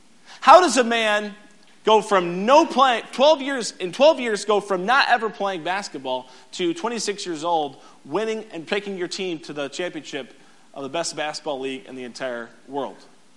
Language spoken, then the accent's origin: English; Milwaukee, Wisconsin, United States; I am from Milwaukee, and so if you know anything about sports, something happened last week in Milwaukee